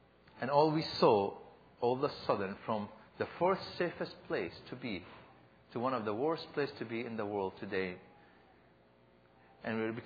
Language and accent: English; Damascus, Damascus Governorate, Syria; I grew up in Damascus.